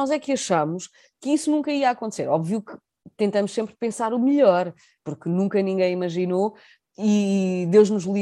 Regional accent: Portugal; now in Brussels, Belgium; Eu neste momento estou em Bruxelas, mas sou português, obviamente, tenho uma cultura diferente

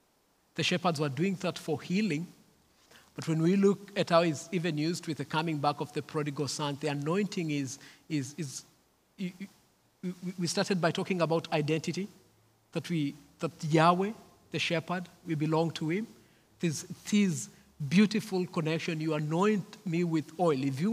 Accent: Kenya; first language Kamba; English is a second language; I always like when I read Psalm 23 in my native language, which is Kamba, because the emphasis of verses 6 is just beautiful.

